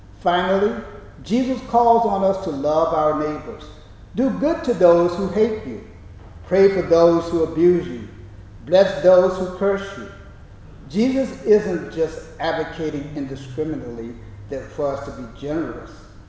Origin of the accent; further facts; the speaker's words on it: Florida, United States; When I was a kid growing up in Florida, we would make churned ice cream.